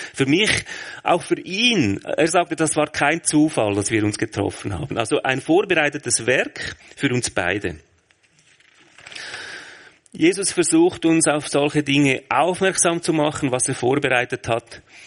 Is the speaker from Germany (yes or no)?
no; Switzerland; Das ist ja immer so als Schweizer.